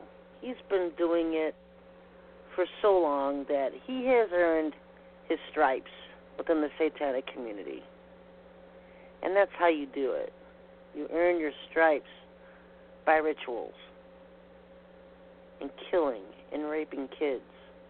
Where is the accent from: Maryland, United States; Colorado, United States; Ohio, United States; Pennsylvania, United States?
Ohio, United States; Cleveland; Cleveland's my hometown. I grew up outside of Cleveland. I don't live too far from Cleveland now